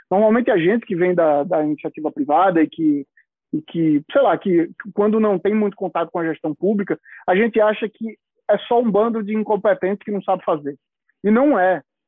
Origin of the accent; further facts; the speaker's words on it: Recife, Pernambuco, Brazil; Sou de Recife também, então é uma homenagem a Recife.